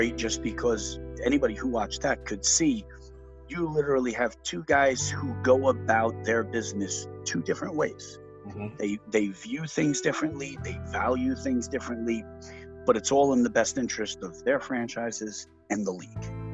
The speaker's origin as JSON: {"language": "English", "town": "Staten Island", "region": "New York", "country": "United States", "tie": "born or raised there", "also_born_or_lived": "Brooklyn", "said": "I was born in Brooklyn and then spent the majority of my life in Staten Island, a small borough outside of the city for people who aren't familiar with New York."}